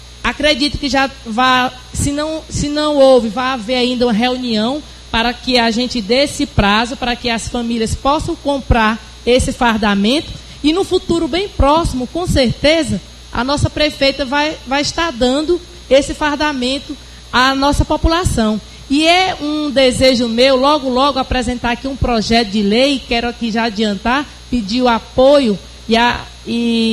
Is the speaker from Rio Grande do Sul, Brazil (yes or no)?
no; Maranhão, Brazil; now in Piauí, Brazil; sou maranhense, mas moro no Piauí